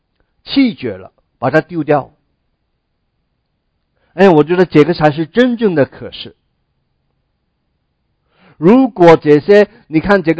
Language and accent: Chinese; China; 好像信耶稣就是我们中国人哪一种的观念，求福避祸。